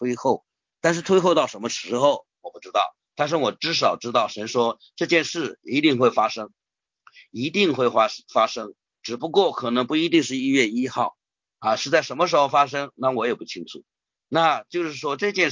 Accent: China; 因为我们中国人没有这样称呼的

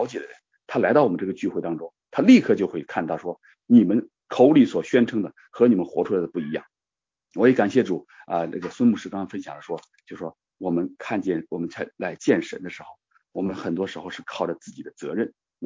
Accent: Jiaozuo, Henan, China; 当时我是河南人，她是北京人，那么放假了就是放暑假，然后就个人回个人家，她回北京，我回焦作。当时我们是农村的，我是农村的

